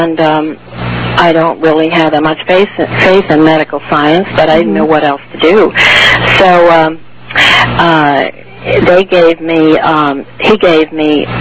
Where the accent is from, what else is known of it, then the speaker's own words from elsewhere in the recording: California, United States; I'm originally from California.